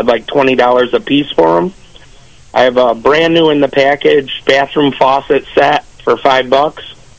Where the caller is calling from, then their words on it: Warsaw, New York, United States; Calling from Warsaw.